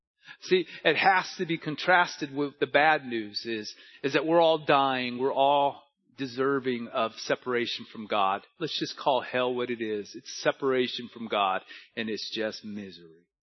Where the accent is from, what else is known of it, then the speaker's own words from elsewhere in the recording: Manchester, North West England, United Kingdom; But it was only in 2022 that I became saved. I'm 32 years old. I'm from Manchester, United Kingdom. I was baptized June 2024.